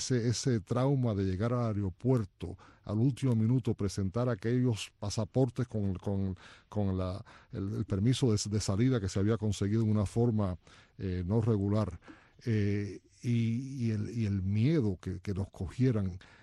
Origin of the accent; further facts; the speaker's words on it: Havana, Cuba; born there; moved away; Yo nací en Cuba, en la clínica Nuestra Señora del Pilar, en F-15 de La Habana. Vine para acá el día 9 de agosto de 1961.